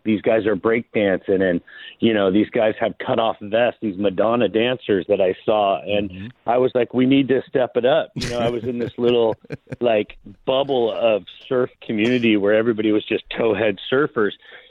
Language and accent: English; Long Beach, California, United States; I'm a native Angeleno, grew up in Long Beach, the LBC, went to school.